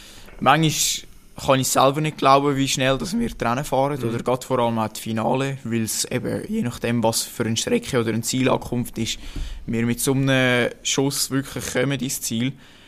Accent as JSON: {"language": "German", "country": "Switzerland", "said": "gerade hier bei uns in der Schweiz so eine schöne Trainingsgegend habe."}